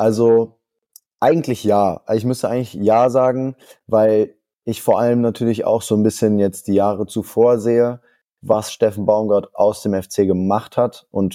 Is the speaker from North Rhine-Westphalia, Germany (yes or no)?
yes; Cologne, North Rhine-Westphalia, Germany; vor allem auch als Kölner, sehr emotionale Fußballfans